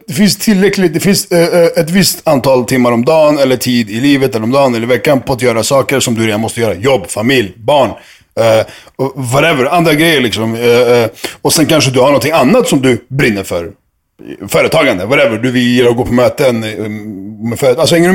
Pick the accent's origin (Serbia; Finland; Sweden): Serbia; Jag är serb. Jag gillar Serbien.